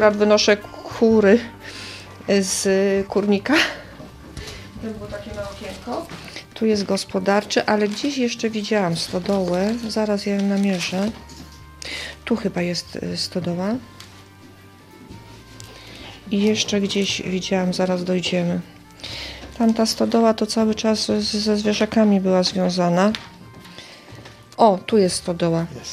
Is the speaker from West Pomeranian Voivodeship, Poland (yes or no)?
no; Silesian Voivodeship, Poland; Ze względu na to, że wychowałam się na Śląsku ponad 30 lat temu, tam były praktycznie same negatywy.